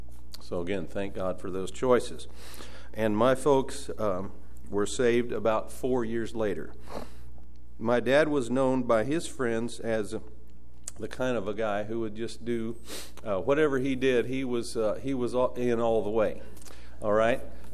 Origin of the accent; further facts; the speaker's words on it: St. Joseph, Missouri, United States; born there; I was born in St. Joseph, Missouri, a few years ago.